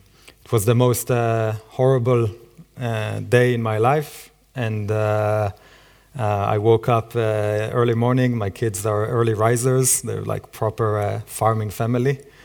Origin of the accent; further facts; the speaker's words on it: Israel; now in London, United Kingdom; I'm originally from Israel, currently living in London with my family.